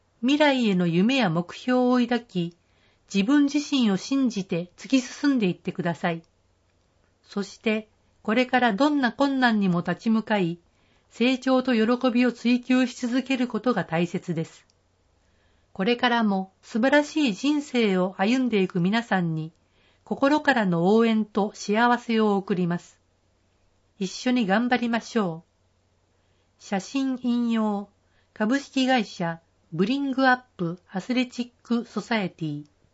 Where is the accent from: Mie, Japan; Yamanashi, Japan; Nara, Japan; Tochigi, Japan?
Nara, Japan; Katsuragi; 私も、葛城市出身の代表者として、これから頑張っていきたいと思う